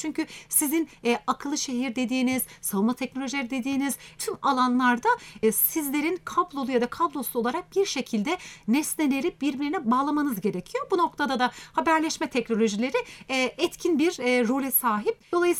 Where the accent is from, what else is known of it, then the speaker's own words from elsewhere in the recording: Denizli, Turkey; 1981 Denizli doğumluyum. Üniversite yıllarına kadar aslında Denizli'de öğrenimim geçti.